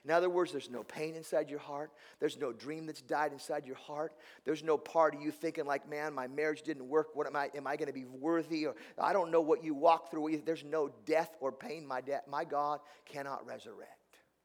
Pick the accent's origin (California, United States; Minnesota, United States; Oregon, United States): Oregon, United States; Tillamook; I grew up in Tillamook, Oregon, land of cheese trees and ocean breeze, and that nice smell of cow manure you get when you drive through.